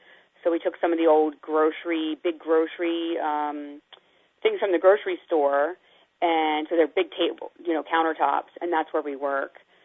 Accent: Pennsylvania, United States; I'm from Pennsylvania, so I don't understand fishing.

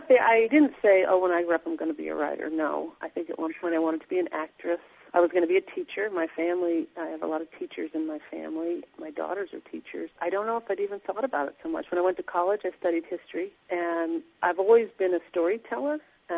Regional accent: New York, United States; now in Haines, United States; I grew up in New York on Long Island in the suburbs of the city

